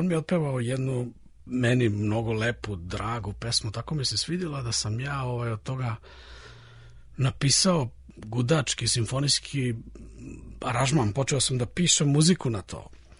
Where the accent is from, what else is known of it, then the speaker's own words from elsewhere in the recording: Obrenovac, Belgrade, Serbia; čak ima to i veze i sa detinjstvom mojim, da sam odrastao u Obrenovcu